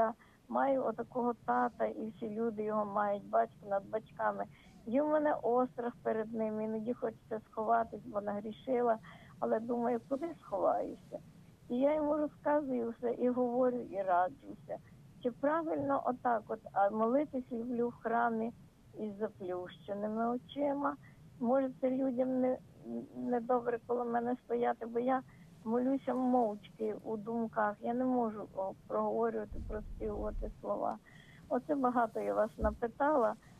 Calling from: Kyiv, Ukraine; я із Києва.

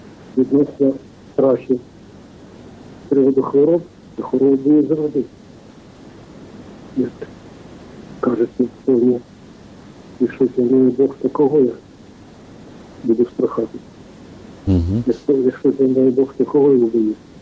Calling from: Zhytomyr, Zhytomyr Oblast, Ukraine

